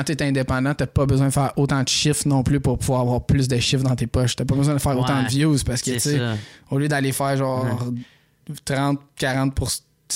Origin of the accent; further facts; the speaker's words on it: Quebec, Canada; Je viens pas juste du Québec, genre, je suis un enfant de l'univers comme toutes les autres personnes